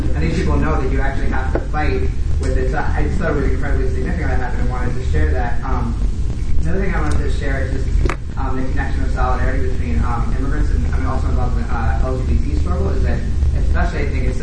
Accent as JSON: {"language": "English", "region": "New York", "country": "United States", "said": "I'm from New York."}